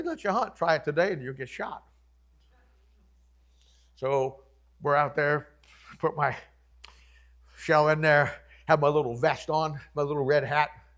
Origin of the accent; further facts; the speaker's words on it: Ohio, United States; I'm from Ohio. My dad was an avid hunter. I grew up with guns, hunting, all those things.